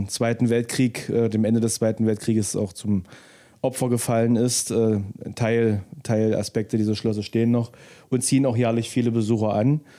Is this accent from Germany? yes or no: yes; Zerbst, Saxony-Anhalt, Germany; Also wir kommen aus Zerbst, Sachsen-Anhalt. Zentral Sachsen-Anhalt sozusagen